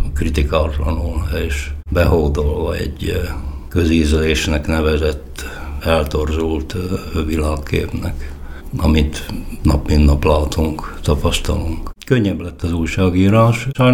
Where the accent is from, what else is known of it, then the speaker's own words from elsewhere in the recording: Slovakia; Felvidéki magyarként adott volt a kedvenc téma a megmaradásunk, a kultúránkért való küszködés.